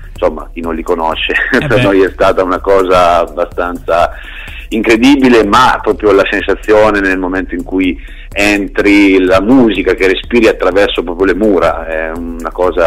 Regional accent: Perugia, Umbria, Italy; viviamo in una piccola realtà e siamo di Perugia, quindi non è una grandissima realtà

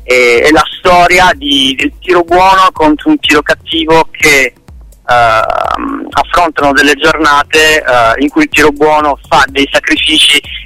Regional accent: Taranto, Apulia, Italy; in Puglia eravamo abbastanza conosciuti, io sono di Taranto, sono pugliese.

